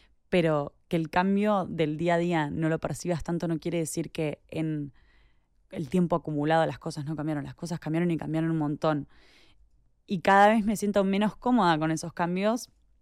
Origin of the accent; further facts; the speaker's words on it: Argentina; moved away as an adult; now in United States; Ahora que estoy acá en Estados Unidos hace 6 años, me doy cuenta que cada vez soy menos de Argentina.